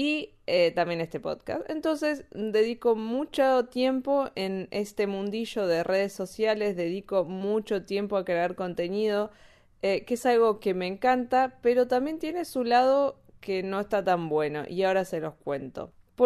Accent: Argentina; now in Spain; cuando nos mudamos de Argentina a España justamente, y cómo fue todo ese proceso de emigrar, de la ciudadanía, del NIE.

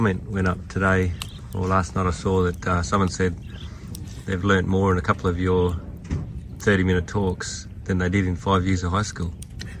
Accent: Australia; I suppose I'm Australian because that's just, you know, that's me.

